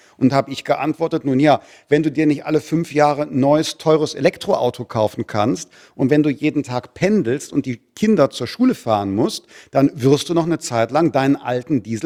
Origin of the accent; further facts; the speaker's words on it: Rhineland, Germany; Ich komme aus dem Rheinland